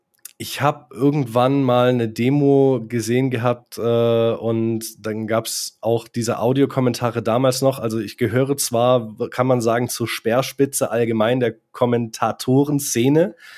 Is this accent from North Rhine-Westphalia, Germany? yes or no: no; Baden-Württemberg, Germany; ich komme aus Nähe Stuttgart, also ich bin gebürtiger Schwabe